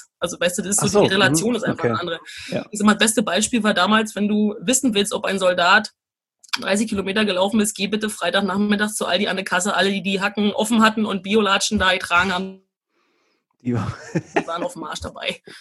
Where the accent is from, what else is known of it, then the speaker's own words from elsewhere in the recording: Brandenburg, Germany; Also ich bin aus Brandenburg, muss man sagen, und da ist nicht viel los, außer dass wir Wölfe haben